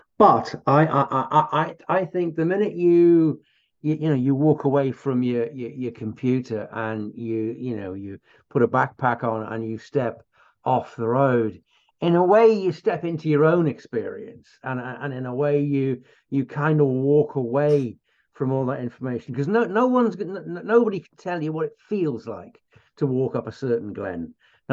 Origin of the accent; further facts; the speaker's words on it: North West England, United Kingdom; we came from Merseyside, and I had never seen country like that before.